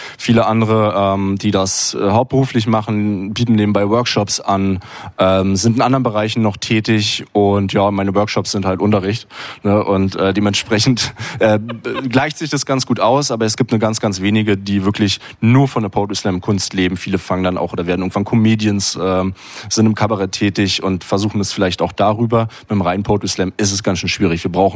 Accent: Berlin, Germany; Aber Berlin, ja, ist meine Heimat und das scheint mir zu liegen.

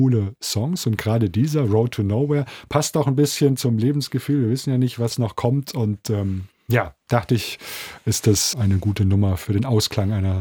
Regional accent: Hesse, Germany; da wo ich herkomme, in Oberhessen, da gibt's das dann von der Kirche.

